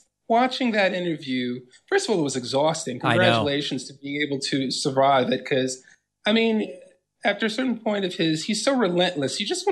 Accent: Washington, District of Columbia, United States; No, Washington, D.C., born and raised, born in Howard University Hospital, went to Howard University.

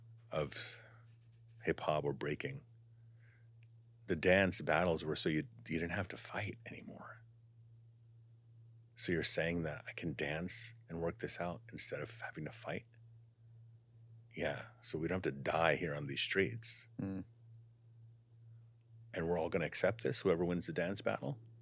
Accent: Bronx, New York, United States; Like literally on my street where I grew up in the Bronx, that's where breakdancing and hip hop began in the Bronx.

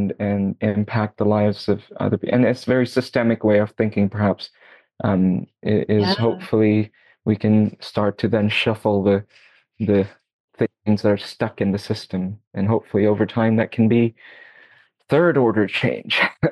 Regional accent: India; So I come originally from India, and it's still developing there.

